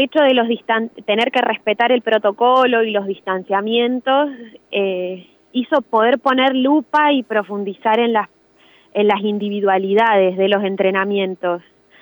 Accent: Santa Rosa, La Pampa, Argentina; yo desde que tengo 17 años me fui de Santa Rosa y volví así como esporádicamente, pero este es el primer año que me instalo y me pongo a laburar acá.

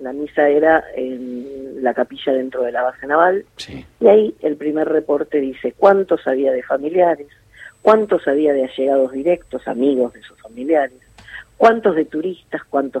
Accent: Argentina; Te corre un frío y un miedo de que caigamos en lo mismo como argentinos.

